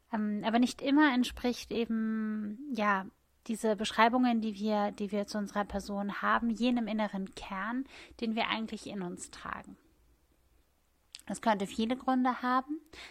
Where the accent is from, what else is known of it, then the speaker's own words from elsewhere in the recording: Mannheim, Baden-Württemberg, Germany; born there; dass ich gebürtige Mannheimerin bzw. Monnemerin bin.